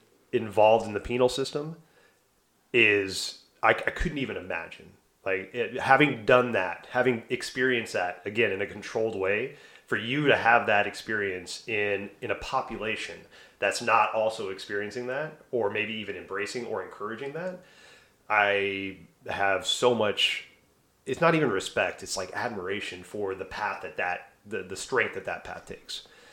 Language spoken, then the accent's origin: English; the South, United States; But I grew up in the South in the 80s and 90s, very racially charged, very ignorant, you know, homophobia, racism, all that shit, right?